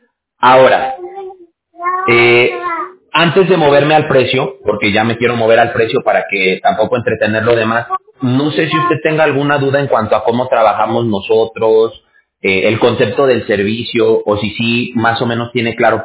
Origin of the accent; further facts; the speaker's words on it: Aguascalientes, Mexico; now in California, United States; no sé si usted ubique Aguascalientes, que es de donde yo soy.